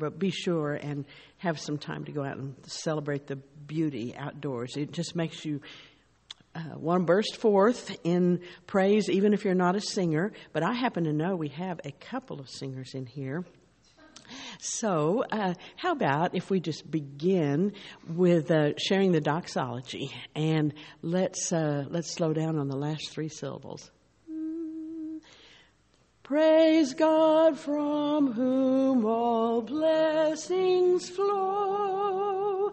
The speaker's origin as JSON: {"language": "English", "town": "Edmond", "region": "Oklahoma", "country": "United States", "said": "I'm from Edmond, Oklahoma"}